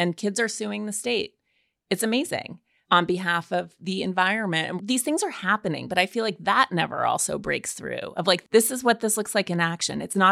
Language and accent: English; Montana, United States; I'm from Montana originally, and we have an amazing constitution that one of my sort of aunts helped write when she was a very young woman.